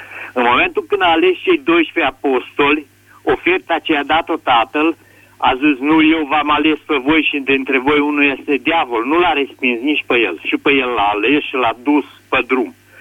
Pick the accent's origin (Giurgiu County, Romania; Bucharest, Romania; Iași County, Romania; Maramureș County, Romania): Maramureș County, Romania; Sighetu Marmației; și sunt din Maramureș, de la Sighet.